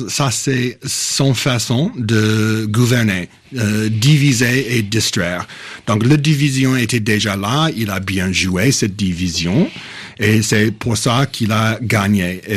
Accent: Flint, Michigan, United States; je suis de Flint, Michigan. Je suis né et j'ai grandi à Flint. Donc, je connais bien la classe travailliste à Michigan.

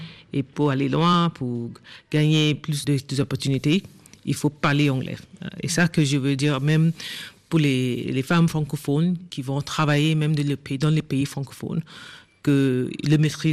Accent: Nigeria; Et là, j'ai grandi au Nigeria.

